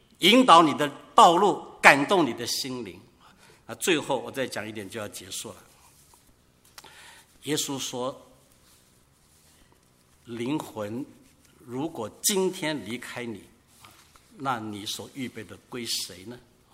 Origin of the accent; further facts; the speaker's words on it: China; 我们中国人有时候常常说人死如灯灭，什么都没有了